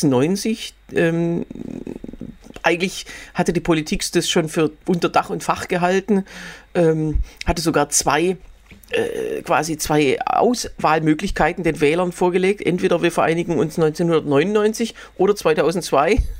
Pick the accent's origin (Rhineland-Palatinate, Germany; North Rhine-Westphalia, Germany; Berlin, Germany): Berlin, Germany; ich bin als Berliner und auch Teilzeit Brandenburger